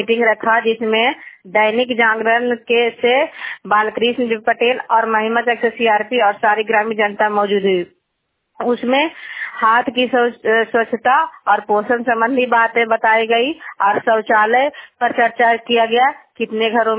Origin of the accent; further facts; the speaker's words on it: Gangta, Bihar, India; मैं गंगटा की हूँ। गंगटा में सीएम के पद पर हूँ, जिला नालंदा हरनौत ब्लॉक का निवासी हूँ।